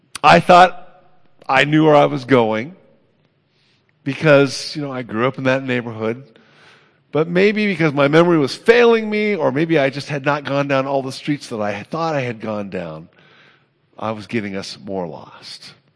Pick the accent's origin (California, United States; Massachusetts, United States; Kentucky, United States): California, United States; Oakland; Well, many of you know I grew up in Oakland, California. I lived in two houses growing up.